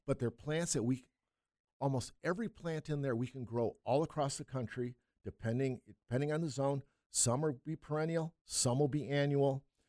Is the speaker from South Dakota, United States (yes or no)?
no; Mississippi, United States; I was from Mississippi. It's Mississippi-centric, but it works all through the Gulf Coast.